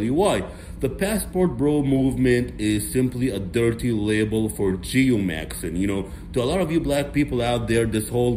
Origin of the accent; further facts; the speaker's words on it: Egypt; I was born in Africa. My DNA is 15% black. Myron Gaines, who I personally met, me and him, we're pretty much from the same country. I'm from Egypt.